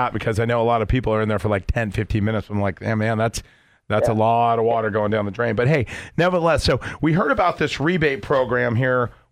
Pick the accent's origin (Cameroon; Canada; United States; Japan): United States; Lakeside, California; Well, hey, Frank and I grew up together out in Lakeside